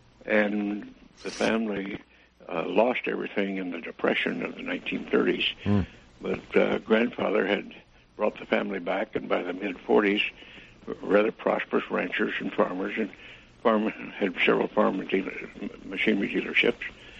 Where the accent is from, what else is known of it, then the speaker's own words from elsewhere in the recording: Roswell, New Mexico, United States; Well, the fact is, you see, I grew up in Roswell, New Mexico